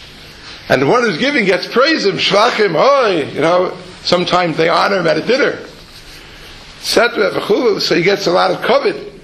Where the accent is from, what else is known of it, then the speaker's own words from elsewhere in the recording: Israel; This week's parsha, I'm from Eretz Yisrael, we learned it last week.